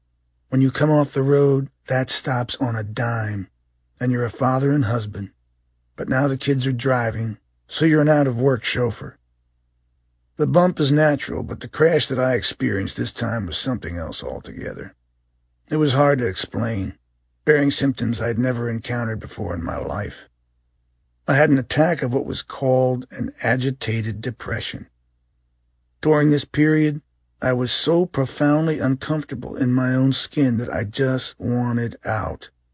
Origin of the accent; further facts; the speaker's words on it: Freehold, New Jersey, United States; His graduation from the fire academy near my hometown of Freehold, amid all my old friends and neighbors, brought tears and made Dad and Mom very proud.